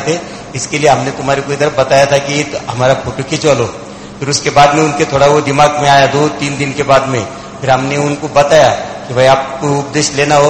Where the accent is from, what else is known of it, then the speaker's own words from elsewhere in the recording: Maharashtra, India; महाराष्ट्र का रहने वाला हूँ